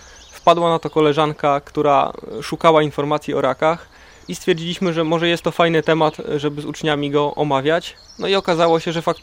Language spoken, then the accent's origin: Polish; Gniew, Pomeranian Voivodeship, Poland; Jestem z Gniewa, pracuję w ekocentrum Heliantus w Gniewie